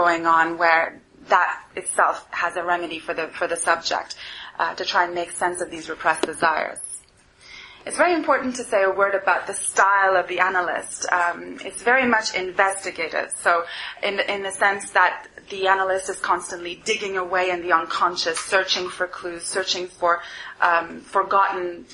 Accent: Montreal, Quebec, Canada; moved away as an adult; now in London, United Kingdom; I'm from Montreal, where I took a degree in psychology. I came to London to pursue postgraduate studies in psychoanalysis

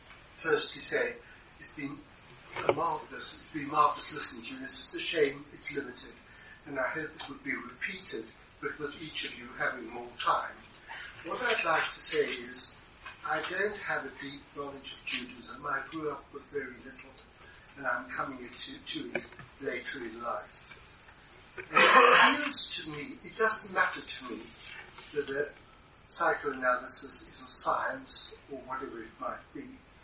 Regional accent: South Africa; you can hear from my accent, I grew up in South Africa.

